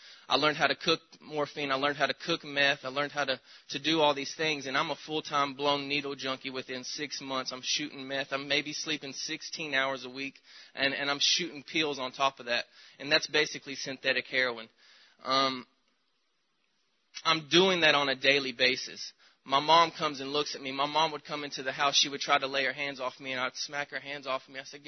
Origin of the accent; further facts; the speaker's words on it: the South, United States; But so I, you know, I'm from the South. I grew up in a, you know, Southern Pentecostal background.